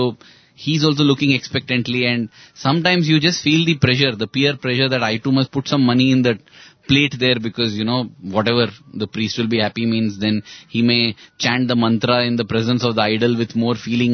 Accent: India; first language Kannada; English is a second language; So it is there in my mother tongue, Kannada, and I'm sure an equivalent exists in Tamil, in Telugu, in every language.

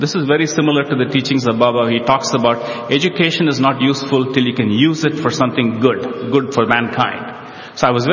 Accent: India; also born or lived in Chennai, India; I was born in Chennai and grew up in many parts of India. Much of my schooling was in very small government schools in remote areas with little to no access in any of the facilities

